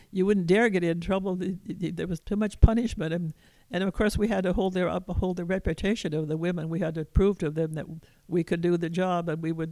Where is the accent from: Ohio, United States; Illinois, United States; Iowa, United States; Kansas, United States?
Iowa, United States; born there; And so I always took down the Iowa state flag because that was my home state where I was born.